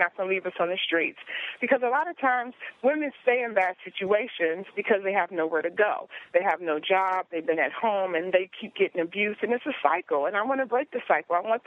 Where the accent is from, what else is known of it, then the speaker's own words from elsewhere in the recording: Midwest, United States; when I was younger, growing up in the Midwest, I've always wanted to do the Hollywood thing.